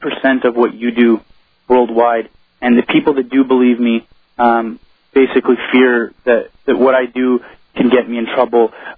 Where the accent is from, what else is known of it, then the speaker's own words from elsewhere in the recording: Canada; Well, I'm Canadian, and I follow that saying, give me liberty or give me death.